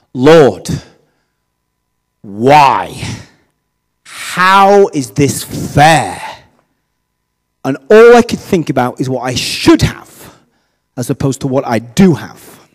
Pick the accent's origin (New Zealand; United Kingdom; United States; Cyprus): United Kingdom; My answer was, as every British person would be, yes, of course, that'll be no problem at all.